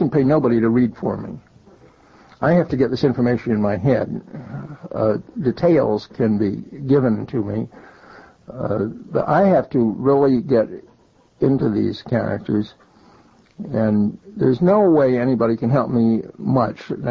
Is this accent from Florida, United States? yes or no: yes; Florida, United States; In the first place, I was brought up in Florida, and he wasn't.